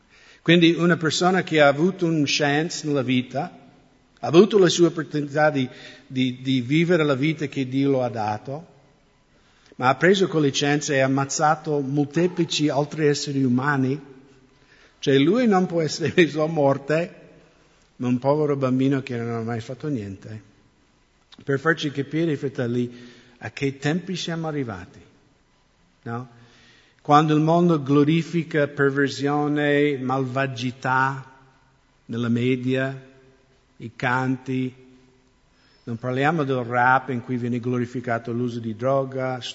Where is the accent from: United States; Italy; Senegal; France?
United States; Io sono americano, quindi posso parlare dell'America tutto quello che voglio.